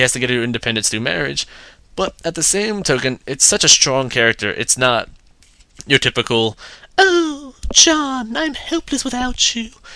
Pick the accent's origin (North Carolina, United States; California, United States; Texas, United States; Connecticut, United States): North Carolina, United States; Being from the South, I have to deal with it a lot. Tell people I'm from North Carolina, they're like, really there?